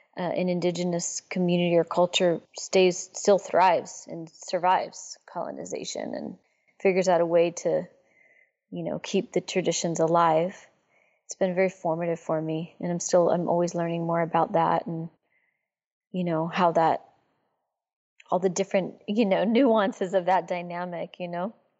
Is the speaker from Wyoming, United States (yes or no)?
no; Mesa, Arizona, United States; born there; So I was born in Mesa, Arizona